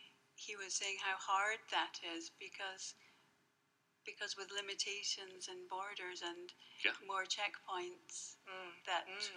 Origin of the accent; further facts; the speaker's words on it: Aberdeen, Scotland, United Kingdom; born there; I was born in Aberdeen.